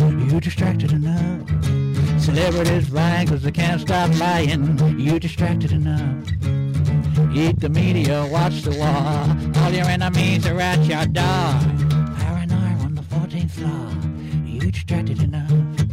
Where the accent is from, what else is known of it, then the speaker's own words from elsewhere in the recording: England, United Kingdom; Sorry, I'm English.